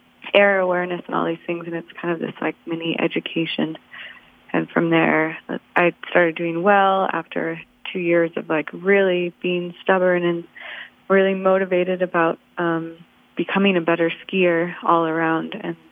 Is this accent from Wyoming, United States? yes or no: yes; Jackson, Wyoming, United States; I grew up in Jackson, Wyoming, and I was always in the outdoors.